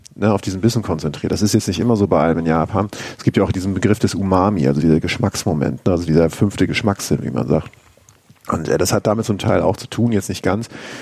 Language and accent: German; Northern Germany, Germany; Ich komme ja aus Norddeutschland